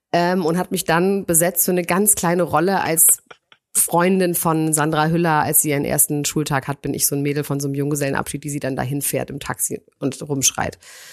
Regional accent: Berlin, Germany; In Berlin bin ich aufgewachsen.

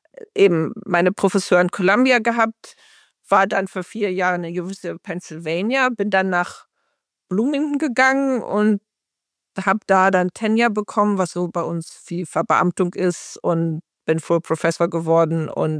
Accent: Hanover, Lower Saxony, Germany; Aber ich komme hier aus Hannover und die Hamburger haben auch immer auf uns runtergeguckt

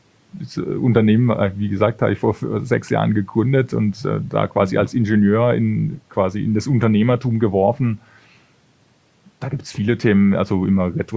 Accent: Würzburg, Bavaria, Germany; da hatten wir Konzerte bei uns in der Heimat, das ist aus der Gegend Würzburg, wo ich herkomme.

